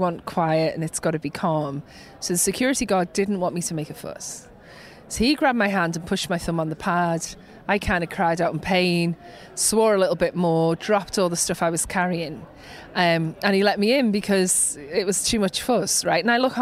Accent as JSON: {"language": "English", "town": "Liverpool", "region": "North West England", "country": "United Kingdom", "tie": "born or raised there", "said": "I grew up in Liverpool. At the time, it was kind of, there was lots of unemployment. So there was quite a bit of crime in the area where I lived."}